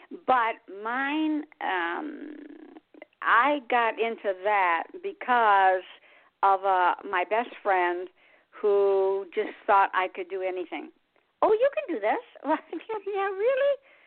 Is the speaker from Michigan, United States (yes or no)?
yes; Michigan, United States; now in South Carolina, United States; I'm from Michigan originally and I'm in South Carolina now.